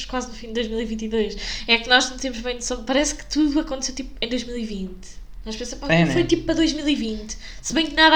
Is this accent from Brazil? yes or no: no; Amadora, Lisbon, Portugal; born or raised there; also born or lived in Cascais